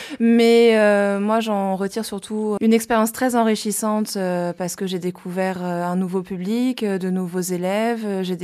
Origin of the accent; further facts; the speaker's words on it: Île-de-France, France; now in Dreux, France; Alors moi j'ai fait mes études à Tours et je suis originaire à la base de la région parisienne. Et comment je suis arrivée à Dreux en Eure-et-Loire ?